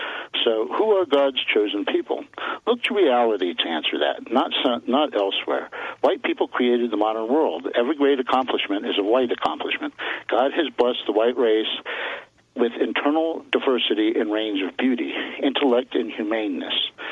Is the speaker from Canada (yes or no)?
no; United States; My grandmother was a Ukrainian, but I'm an American.